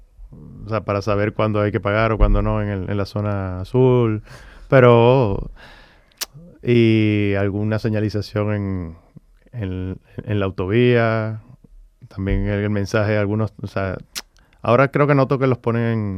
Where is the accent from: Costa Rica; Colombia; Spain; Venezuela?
Venezuela; Maracaibo, Zulia; also born or lived in Caracas; Porque yo soy de Maracaibo, pero viví más de la mitad de mi vida en Caracas, que es la capital de Venezuela.